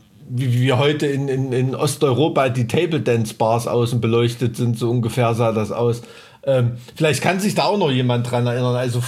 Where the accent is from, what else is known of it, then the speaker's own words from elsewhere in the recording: Germany; ich als Kind, ich bin mit Leuchtstoffröhren aufgewachsen. Ne? Weißt du, in so einem DDR-Neubau-Plattenbaugebiet.